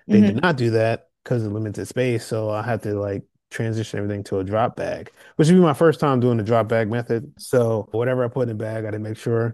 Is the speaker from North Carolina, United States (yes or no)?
yes; North Carolina, United States; Shout out North Carolina. I'm from North Carolina, everybody.